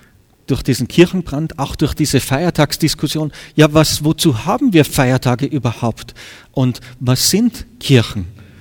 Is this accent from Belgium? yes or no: no; Austria; bin ja Österreicher